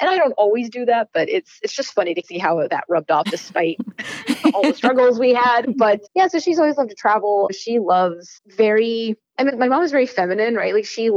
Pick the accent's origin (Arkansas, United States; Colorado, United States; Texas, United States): Colorado, United States; Denver; like when I was growing up in Denver, like there was not much going on that was accessible to someone who wasn't over 18